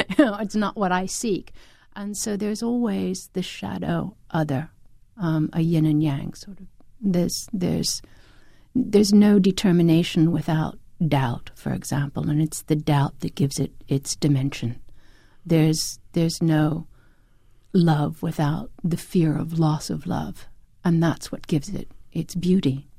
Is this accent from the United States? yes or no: yes; United States; And I love it, and I love being an American.